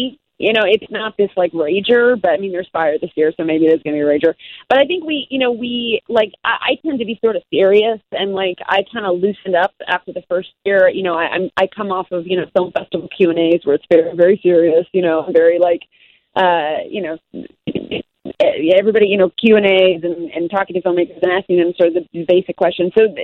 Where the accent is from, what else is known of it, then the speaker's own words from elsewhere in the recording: Midwest, United States; I mean, ultimately, I'm a Midwesterner. We're a little nicer